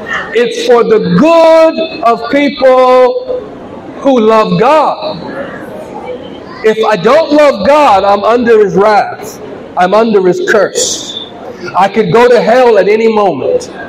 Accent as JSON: {"language": "English", "region": "California", "country": "United States", "accent": "Black American", "said": "I'm from California, and as a black American, is our accent is very different than you hear on CNN."}